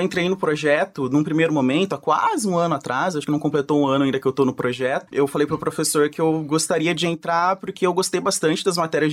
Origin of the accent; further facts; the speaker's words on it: Palmital, São Paulo, Brazil; moved away as an adult; now in Londrina, Brazil; Eu vim lá de Palmital, interiorzão do estado de São Paulo, ali entre Assis, Ourinhos. Cheguei aqui em março de 2018